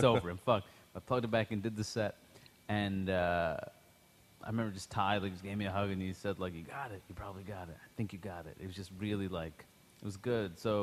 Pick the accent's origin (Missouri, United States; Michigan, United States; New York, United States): New York, United States; Queens; I went to college in Maine. I grew up in Queens